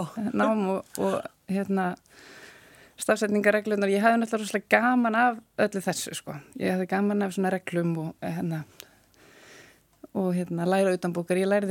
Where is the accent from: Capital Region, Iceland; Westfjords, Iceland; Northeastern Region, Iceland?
Northeastern Region, Iceland; Svarfaðardalur; also born or lived in Dalvík; Ég ólst upp í Sáraðardal